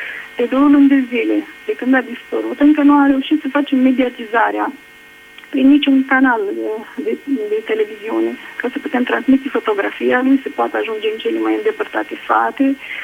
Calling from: Italy; și vă sunt din Italia.

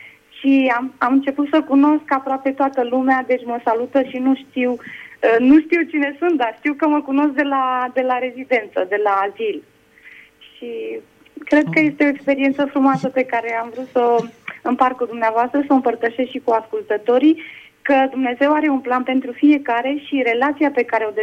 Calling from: Zaragoza, Aragon, Spain; din Spania, locuiesc în Zaragoza

